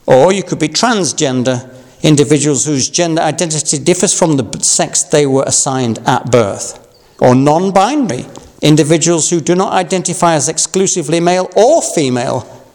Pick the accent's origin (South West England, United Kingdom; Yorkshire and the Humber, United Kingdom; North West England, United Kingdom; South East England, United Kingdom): Yorkshire and the Humber, United Kingdom; accent: Yorkshire; There was a time when my accent would have left you in no doubt that I was and am a Yorkshireman.